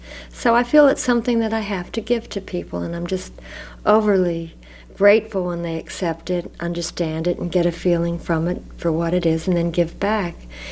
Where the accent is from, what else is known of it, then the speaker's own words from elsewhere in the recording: Pennsylvania, United States; A lot of times I would visit a friend in town who had a radio in this little town I grew up in Pennsylvania